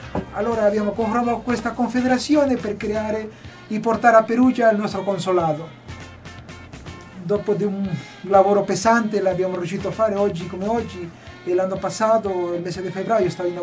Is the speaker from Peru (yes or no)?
yes; Peru; now in Umbria, Italy; vengo proveniente del Sud America, del Perù.